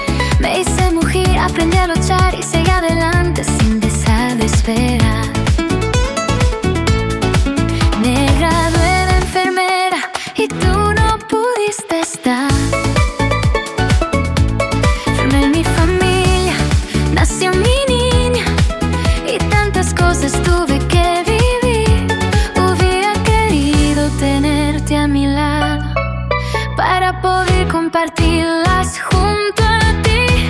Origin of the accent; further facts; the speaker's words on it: Cuba; moved away; Me fui de Cuba hace 12 años, con mis sueños, a mi familia también. Comencé de nuevo lejos de mi tierra, aprendí otra vida, aprendí a crecer.